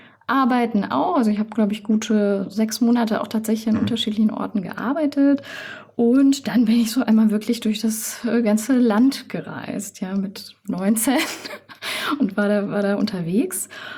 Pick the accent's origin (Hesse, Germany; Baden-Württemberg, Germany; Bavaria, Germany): Hesse, Germany; Künzell; Genau, ich bin in Künzell aufgewachsen, bin hier zur Schule gegangen, habe hier mein Abitur gemacht.